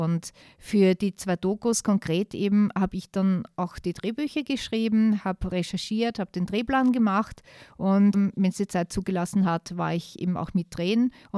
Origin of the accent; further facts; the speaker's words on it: Heiligenstein, Lower Austria, Austria; Ich bin in der Kellergasse aufgewachsen, Heiligensteiner Warte.